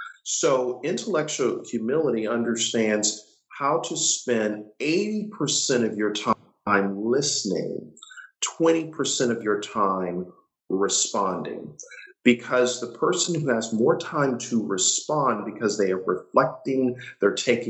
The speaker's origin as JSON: {"language": "English", "town": "Buffalo", "region": "New York", "country": "United States", "said": "I said, dude, I'm from Buffalo, New York."}